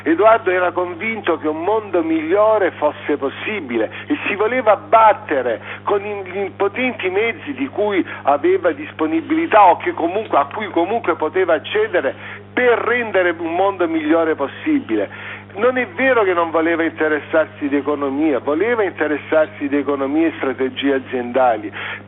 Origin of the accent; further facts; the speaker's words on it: Lecce, Apulia, Italy; born there; moved away as an adult; now in Turin, Italy; Io vivo a Torino da 30 anni, io sono nato a Lecce, sono, come dire, venuto a Torino all'età di 20 anni, 20, 20, 21 per continuare gli studi, poi mi sono fermato